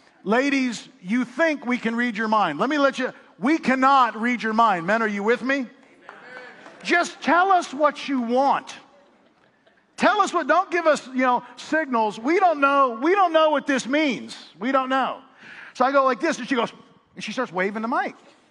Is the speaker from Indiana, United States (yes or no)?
no; Pittsburgh, Pennsylvania, United States; As you know, I'm from Pittsburgh, so anytime I get a chance to go back to Pittsburgh, one of the things that we do as a family is we hit all the food stops.